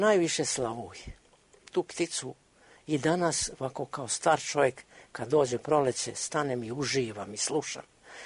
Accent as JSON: {"language": "Serbian", "town": "Vlaška", "region": "Belgrade", "country": "Serbia", "tie": "born or raised there", "said": "Sad se nalazim u penziji i vratio sam se u moj rodni kraj, selo Vlaška kod Mladenovca"}